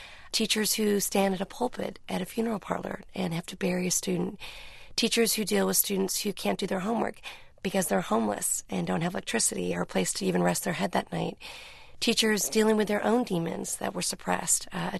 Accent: Newport Beach, California, United States; I was a suburbanite. I came from Newport Beach. I was wearing polka dots and pearls.

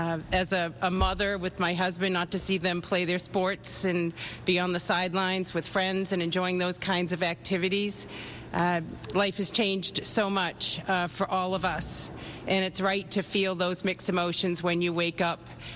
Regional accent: Worcester, Massachusetts, United States; welcome to my hometown area. I have to say that I'm quite proud that Worcester, Massachusetts, is standing up the first medical field hospital here in our Commonwealth.

